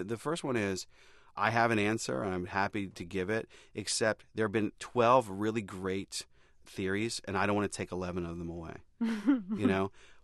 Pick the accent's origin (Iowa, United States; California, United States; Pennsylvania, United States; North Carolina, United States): Pennsylvania, United States; Pittsburgh; I'm 17 years old. I'm from Pittsburgh. I don't know anybody.